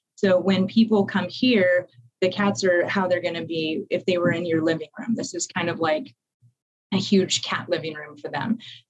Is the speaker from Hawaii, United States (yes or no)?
no; California, United States; And I grew up in Ventura County and I'd moved away for a while. And I knew I was going to be moving back.